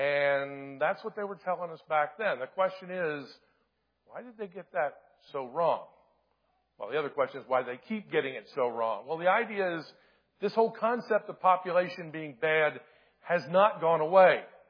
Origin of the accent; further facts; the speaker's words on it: Delaware, United States; And I come from Delaware, which is probably one of the most bluest states in the nation.